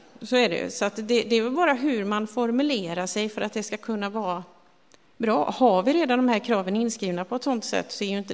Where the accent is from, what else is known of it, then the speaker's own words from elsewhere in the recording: Västra Götaland County, Sweden; Eftersom jag är västgöte.